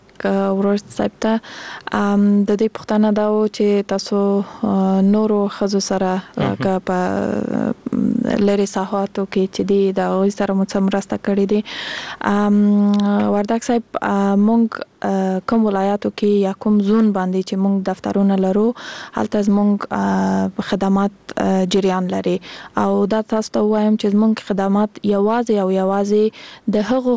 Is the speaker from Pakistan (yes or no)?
no; Kandahar, Afghanistan; زه خپل د کندهار د ولایت یم